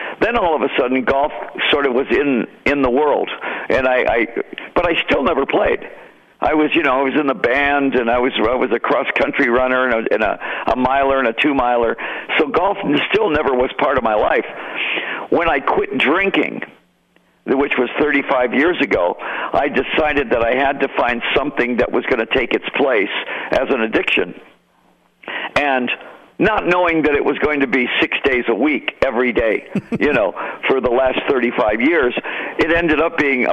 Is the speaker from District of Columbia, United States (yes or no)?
no; Detroit, Michigan, United States; Well, you know, I'm from Detroit. So when I lived in Detroit, we only had three sports.